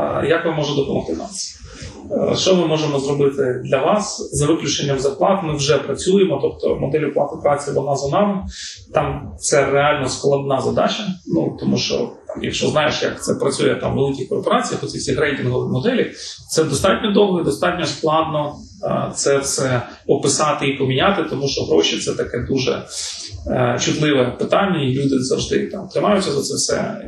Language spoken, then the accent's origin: Ukrainian; Eastern Ukraine, Ukraine; ми, українці, ми дуже різні, я теж зі Сходу.